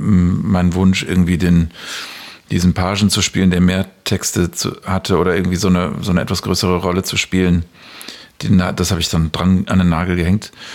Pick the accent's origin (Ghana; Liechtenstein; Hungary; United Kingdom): United Kingdom; England; Ich hatte auf jeden Fall in meiner Kindheit in England Masern.